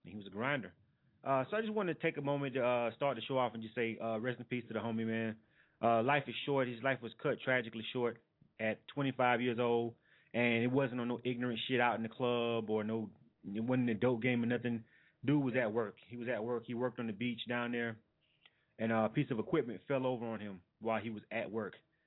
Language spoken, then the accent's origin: English; Panama City, Florida, United States; one of the a local artists down where I'm from. I'm actually from Panama City, Florida, for those of you who don't know.